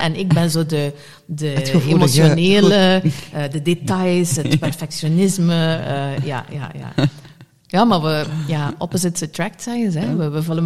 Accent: West Flanders, Belgium; ik ben van West-Vlaanderen oorspronkelijk... wij knuffelden vroeger niet zo heel erg veel.

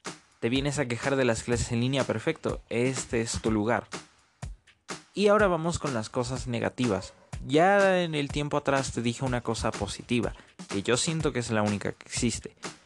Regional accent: Mexico; Las clases online iniciaron a partir, en mi país, que es México, a partir del 17 de marzo

